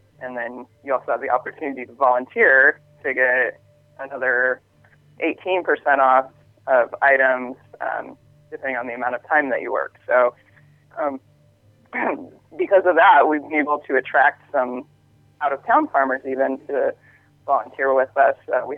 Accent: Montana, United States; And I grew up in Montana, so I grew up in a rural area doing more rural farming kind of stuff.

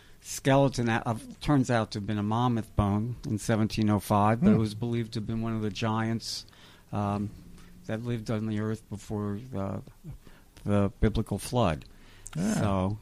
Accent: New Jersey, United States; I grew up in New Jersey, and it was similar.

